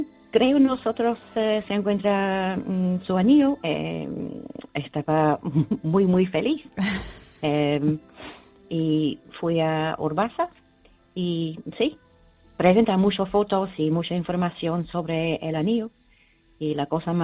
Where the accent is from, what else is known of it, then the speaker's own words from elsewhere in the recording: England, United Kingdom; Spanish is a second language; now in Spain; Soy inglesa, pero vive aquí en esta zona desde el año 87.